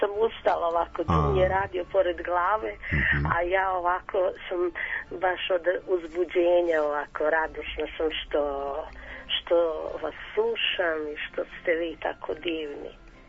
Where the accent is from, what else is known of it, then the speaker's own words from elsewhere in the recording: Stoliv, Kotor Municipality, Montenegro; Ja se još više radujem da ću najverovatnije ići malo u moj Zavičaj.